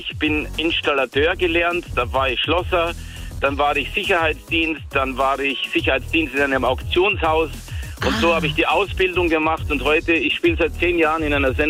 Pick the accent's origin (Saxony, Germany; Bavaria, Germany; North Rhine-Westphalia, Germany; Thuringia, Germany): Bavaria, Germany; ich bin eigentlich aus Bayern, aber ich bin gerade in Köln und ich höre SWR3.